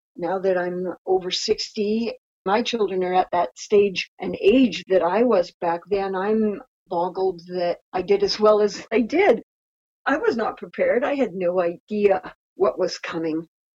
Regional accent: Vernon, British Columbia, Canada; also born or lived in Kamloops; I was born here in Vernon and moved away in grade 7 and moved to Kamloops and started grade 7.

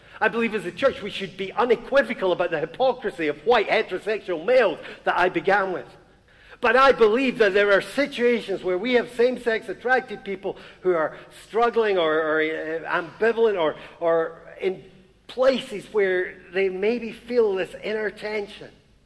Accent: Glasgow, Scotland, United Kingdom; because we're Scottish and Glaswegian, we never go off and say, "I love you, bro," and stuff.

